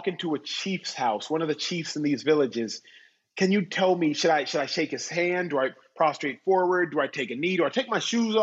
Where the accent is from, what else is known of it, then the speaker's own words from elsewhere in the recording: Austin, Texas, United States; I grew up in Austin, Texas, and Austin, Texas has Lake Austin.